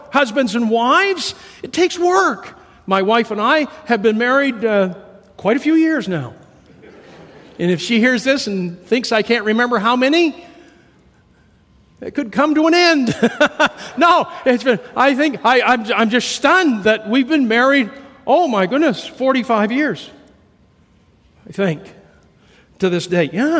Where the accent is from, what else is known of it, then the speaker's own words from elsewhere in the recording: Maine, United States; I'm a Roosty County boy, and I was raised picking taters and working in the tater fields growing up in Roosty County.